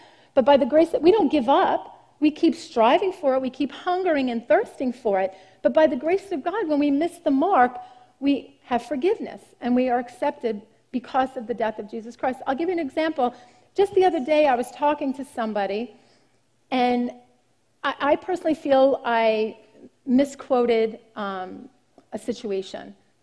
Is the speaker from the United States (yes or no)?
yes; Brooklyn, New York, United States; we grew up in Brooklyn, it's a little less gentrified